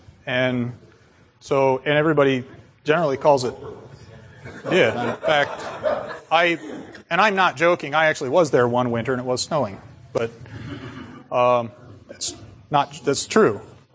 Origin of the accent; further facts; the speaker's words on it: Michigan, United States; because I was raised in Michigan